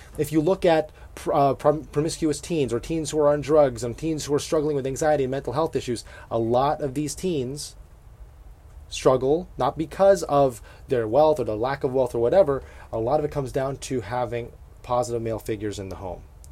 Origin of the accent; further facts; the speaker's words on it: Philippines; We're Filipino, right?